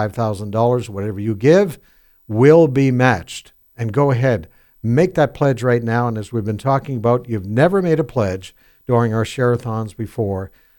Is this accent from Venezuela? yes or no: no; Canada; now in United States; Now, I came from Canada, but this country is very, very special. Been here 24 years.